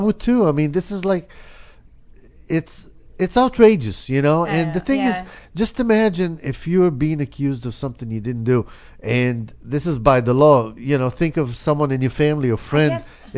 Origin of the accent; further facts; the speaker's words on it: Israel; I was raised not to eat it because, you know, and growing up in Israel and everything, people don't eat pork.